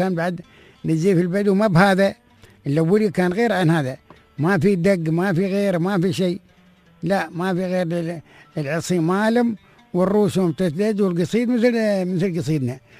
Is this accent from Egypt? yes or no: no; Oman; هذا ندور نحن من عمان نقول جديد